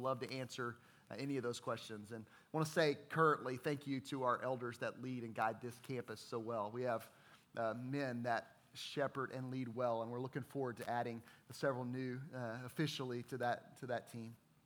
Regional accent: Fort Worth, Texas, United States; I grew up in Fort Worth, Texas. My dad was a pastor.

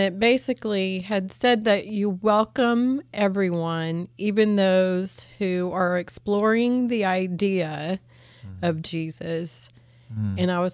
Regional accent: Nebraska, United States; I grew up in Nebraska, and he had some family that was in Nebraska.

